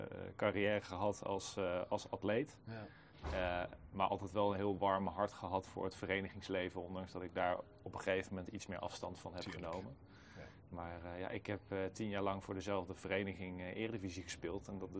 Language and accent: Dutch; Arnhem, Gelderland, Netherlands; ik kom uit Arnhem